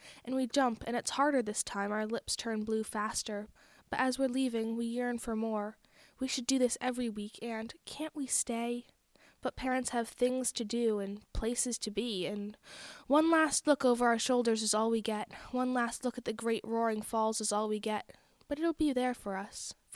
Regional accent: Johnson, Vermont, United States; I'm 14 years old, and I'm from Johnson, Vermont.

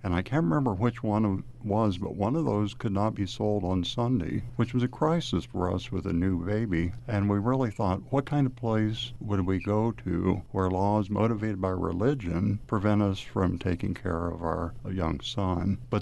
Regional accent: Kansas, United States; moved away as an adult; We came from Kansas. We met at the University of Kansas, and when I finished my education, the only jobs I'd interviewed for were in Kansas. We thought we'd stay in Kansas forever.

